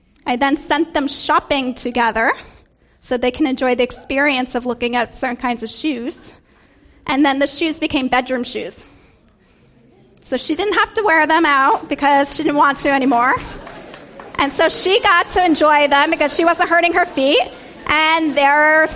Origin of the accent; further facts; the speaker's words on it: New York, United States; now in San Francisco, United States; So I am bi-coastal, but I'm originally from New York, which is why I have a love of shoes. But I have lived in the Bay Area for 6 years